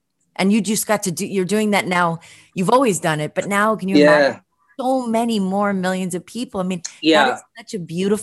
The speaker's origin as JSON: {"language": "English", "town": "Brooklyn", "region": "New York", "country": "United States", "tie": "born or raised there", "said": "I grew up in Brooklyn. I didn't, you know, nobody was an art. Nobody was an artist."}